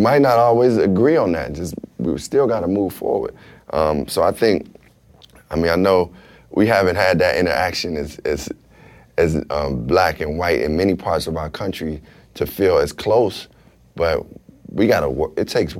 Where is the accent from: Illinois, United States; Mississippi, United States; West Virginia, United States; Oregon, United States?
Illinois, United States; Chicago; See, I come from the South Side of Chicago. I see the poverty.